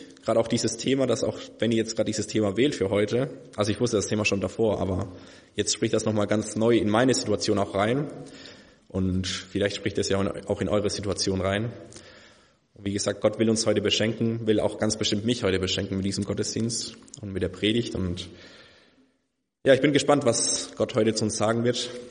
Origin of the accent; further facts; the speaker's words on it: Chile; Ich bin in Südamerika aufgewachsen, in Chile, als Missionarskind.